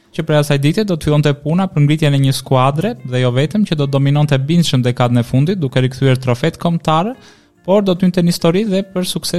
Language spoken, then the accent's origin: Albanian; Korçë, Korçë County, Albania; si një korçar lindur dhe rritur në atë qytet